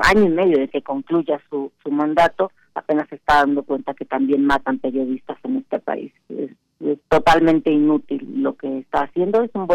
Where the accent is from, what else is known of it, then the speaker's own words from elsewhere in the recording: Mexico; yo creo que es importante que reflexionemos como sociedad y como mexicanos acerca del apoyo social que se le da a la delincuencia